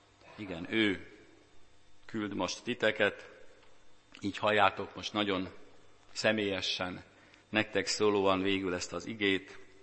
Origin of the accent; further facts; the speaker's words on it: Nyíregyháza, Szabolcs-Szatmár-Bereg, Hungary; lehet Nyíregyháza határában, én ott elég sokat jártam, mert ott nőttem föl